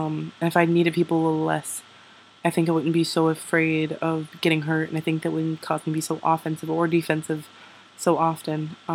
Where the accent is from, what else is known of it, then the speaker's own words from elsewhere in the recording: Germany; now in New York, United States; I'm from Germany. I'm currently living in New York. Well, I'm not right now. I'm visiting home. But I'm going to school in New York.